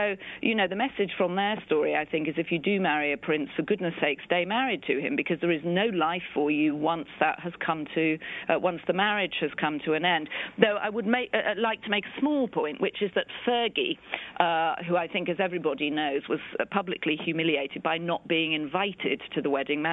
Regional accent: United Kingdom; as a Brit watching it

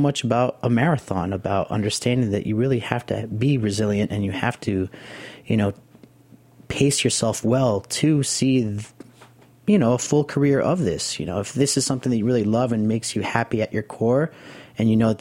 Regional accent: Nicaragua; growing up in Nicaragua, you know, after being born here in the city and living down there for 5 years

